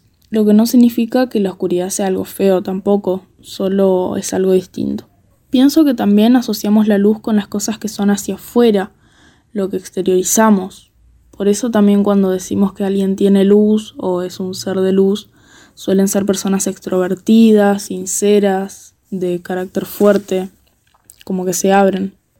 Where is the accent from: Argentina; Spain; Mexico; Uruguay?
Argentina; Chubut; tengo 16 años y soy de Chubut.